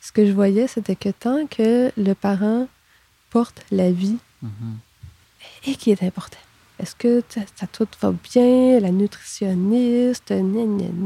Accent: Quebec, Canada; moi, je viens d'une autre région, je viens d'Abitibi à la base. Donc, mon berceau familial, si on veut, est là-bas encore en grande partie.

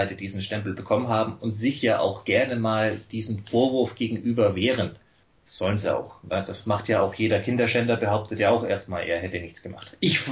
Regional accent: Bavaria, Germany; Bei uns in Bayern sind hier die Grünen verboten, wie scheint.

